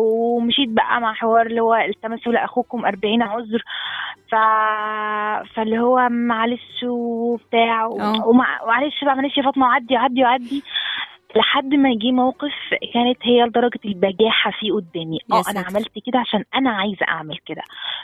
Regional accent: Cairo, Cairo Governorate, Egypt; أنا من القاهرة.

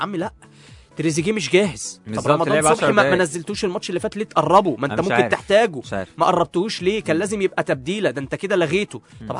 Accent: Egypt; احنا بنعرف كمصريين نتعامل معاه.

